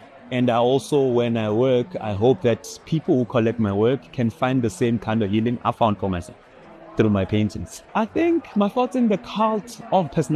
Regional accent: Soweto, Gauteng, South Africa; I'm from Soweto and I was lucky to have a mentor that opened the world for me.

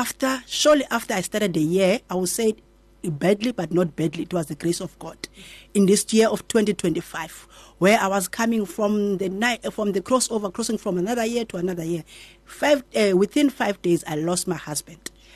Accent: Port Elizabeth, Eastern Cape, South Africa; now in Cape Town, South Africa; Originally, I'm from Port Elizabeth, my family.

